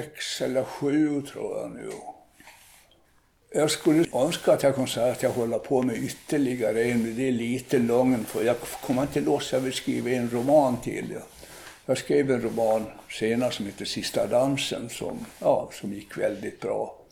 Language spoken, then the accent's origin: Swedish; Slite, Gotland, Sweden; also born or lived in Visby; Jag är född på Gotland i Visby och sen flyttade vi till Slite. Och i skolan i Slite, men väldigt tidigt kom jag upp till Stockholm och blev brevbärare.